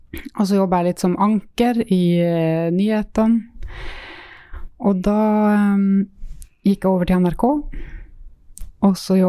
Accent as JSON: {"language": "Norwegian", "town": "Alta", "region": "Finnmark", "country": "Norway", "said": "Ja, jeg er fra Alta."}